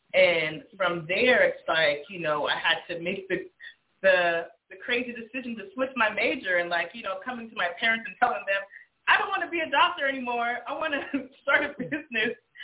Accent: Santa Clarita, California, United States; I grew up in Santa Clarita in Palmdale.

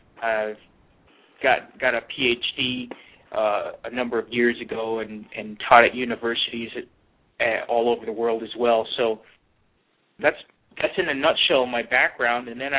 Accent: New York City, New York, United States; Well, born and raised in New York City, and I've traveled a lot since.

